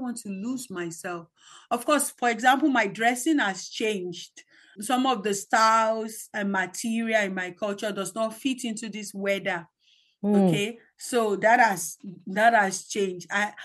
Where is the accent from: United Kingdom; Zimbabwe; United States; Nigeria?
Nigeria; now in New Zealand; I've lived more of my life as a Nigerian than I've lived so far as a Kiwi. And I think those first 40 years of my life have shaped me in more ways that I can never know.